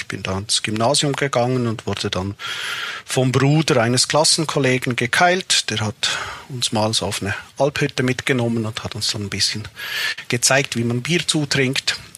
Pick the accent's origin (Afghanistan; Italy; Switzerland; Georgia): Switzerland; Valais; Nein, ich komm aus dem Wallis. Es ist ganz im Süden der Schweiz, so ziemlich ein bergiges Gebiet. Manche bezeichnen es etwas als das Bayern der Schweiz. Auch ein ziemlich spezieller Dialekt und ja, ein bisschen ab vom Schuss, würde ich sagen.